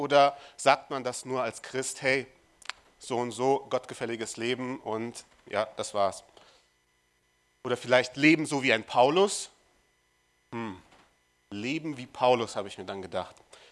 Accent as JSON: {"language": "German", "town": "Marburg", "region": "Hesse", "country": "Germany", "lives_now": "Babenhausen, Germany", "said": "Ich komme aus Marburg, bin nach Babenhausen gezogen."}